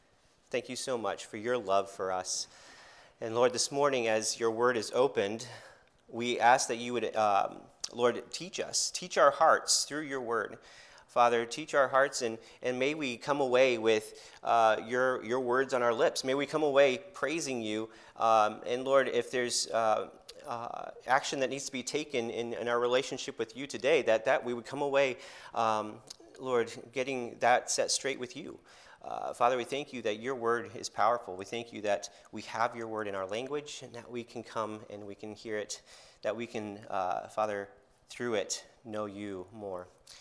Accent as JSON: {"language": "English", "region": "Kansas", "country": "United States", "tie": "born or raised there", "lives_now": "Michigan, United States", "said": "I grew up in Kansas, so it's a long way from where I am now, living in Michigan, but grew up in Kansas."}